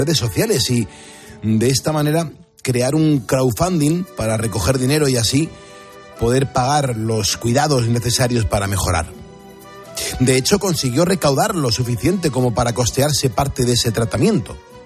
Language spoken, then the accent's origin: Spanish; Madrid, Community of Madrid, Spain; now in Estepona, Spain; yo soy de Madrid, de pura cepa, y yo nunca he tenido pueblo.